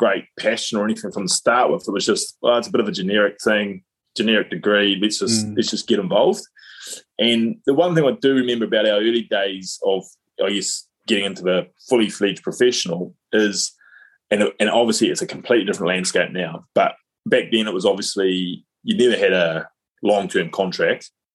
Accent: New Zealand; That didn't, as a New Zealander, that wouldn't get you automatic entry.

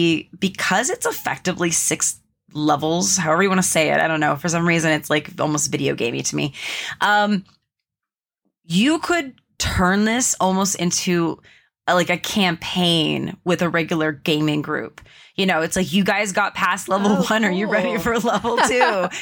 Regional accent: Canada; I'm Canadian, you know, so we get force fed French from the start.

